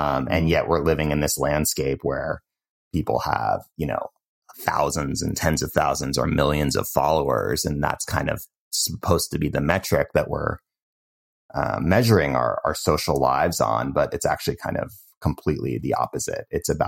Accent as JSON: {"language": "English", "town": "Cambridge", "region": "Massachusetts", "country": "United States", "tie": "born or raised there", "said": "I grew up in Cambridge, which is outside of Boston."}